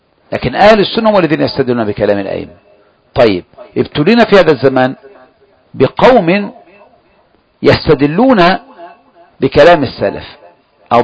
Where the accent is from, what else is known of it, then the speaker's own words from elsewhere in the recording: Egypt; احنا مصريين زي بعض